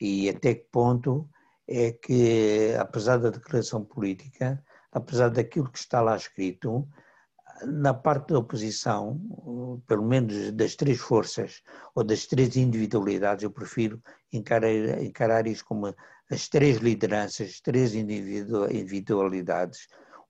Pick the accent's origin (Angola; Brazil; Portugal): Angola; enquanto angolano, enquanto político